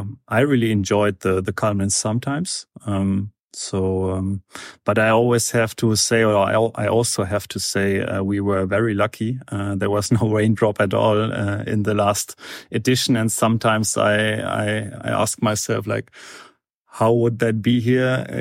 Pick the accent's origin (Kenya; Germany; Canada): Germany; Frankfurt, Hesse; I'm from Frankfurt.